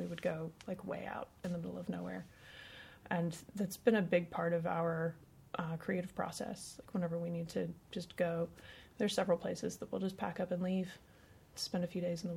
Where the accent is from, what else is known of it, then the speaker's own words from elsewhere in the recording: Florida, United States; also born or lived in St. Petersburg, Florida; Well, I started in Florida. I was born in St. Petersburg, but we left when I was about 5. And we moved to 5 miles outside of Archer, Florida, 5 miles outside of Newberry, Florida, 20 miles outside of Gainesville.